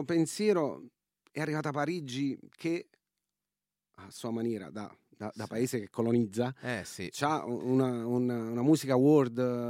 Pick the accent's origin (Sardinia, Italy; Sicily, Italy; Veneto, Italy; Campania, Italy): Campania, Italy; Naples; io che vengo comunque da Partenope, no? Che è un nome greco, da Neapolis